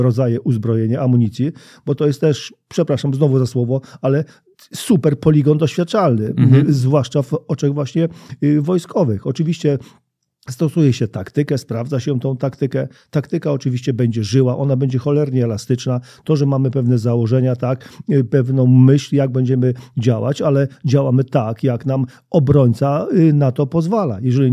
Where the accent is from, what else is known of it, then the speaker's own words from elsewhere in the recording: Lublin Voivodeship, Poland; ja pochodzę z tak zwanej ściany wschodniej, rejonu Chrubieszowa, Zamościa